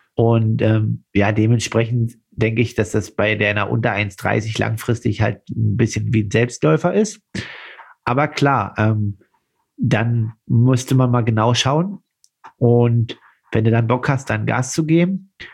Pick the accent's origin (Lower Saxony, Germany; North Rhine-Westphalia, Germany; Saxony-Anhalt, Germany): Saxony-Anhalt, Germany; in meiner Heimat Altmark, in der Altmark